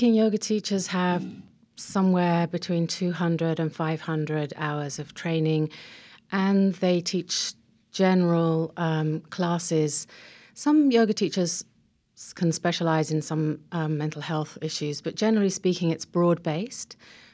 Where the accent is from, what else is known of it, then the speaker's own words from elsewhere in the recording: England, United Kingdom; She's American and I'm English, so we sort of joke about cultural exchange there.